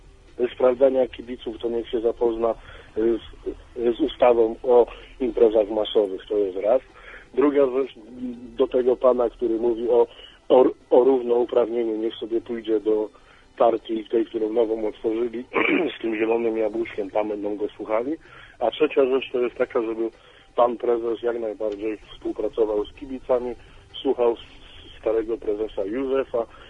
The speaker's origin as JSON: {"language": "Polish", "town": "Wschowa", "region": "Lubusz Voivodeship", "country": "Poland", "said": "tak jak z moich stron, to są niestety za Falubazem i za, i bo to Wschowa"}